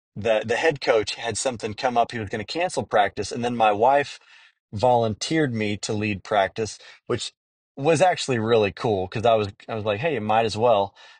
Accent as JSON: {"language": "English", "region": "California", "country": "United States", "tie": "born there", "said": "I was born on the East Bay, where the Warriors used to be before they turned traders and moved to San Francisco on the other side of the bay"}